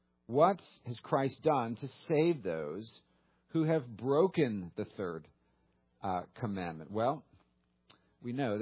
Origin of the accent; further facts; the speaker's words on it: California, United States; now in US South; I grew up in California, but the one I learned when I moved to the South was gall dern.